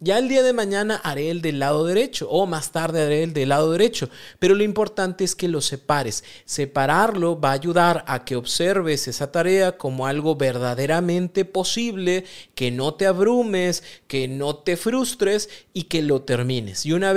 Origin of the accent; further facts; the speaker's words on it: Mexico; Como buen mexicano, dejemos todo para el último